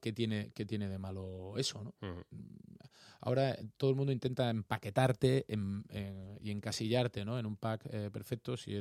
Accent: Seville, Andalusia, Spain; Toda mi familia es de Cádiz. Yo nací en Sevilla porque mis padres se fueron a trabajar a Sevilla y soy sevillano, pero sevillano con sangre de Cádiz

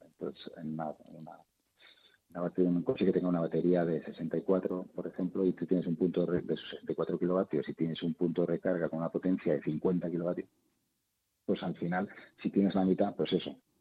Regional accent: Santa Cristina, Castile and León, Spain; mi pueblo, Santa Cristina, en Zamora, es un pueblecito de 1000 habitantes que tiene a 2 kilómetros de una mente que es como el pueblo grande que tiene 20.000 habitantes donde haces las compras

